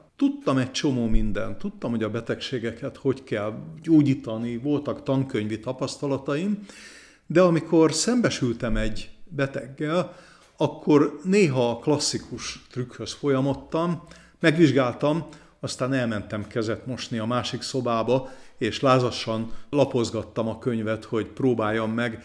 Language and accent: Hungarian; Újpest, Budapest, Hungary; Újpest meghatározta, ahogy felnőttem, a civilizálódásomat